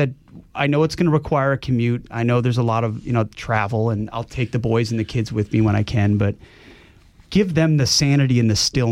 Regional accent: Minnesota, United States; I came from Minnesota originally

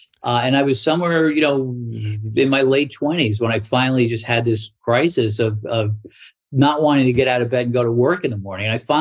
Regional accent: Brooklyn, New York, United States; I grew up in Brooklyn. You know, I didn't know what I wanted to do except be rich. I grew up in a, you know, fairly blue collar neighborhood.

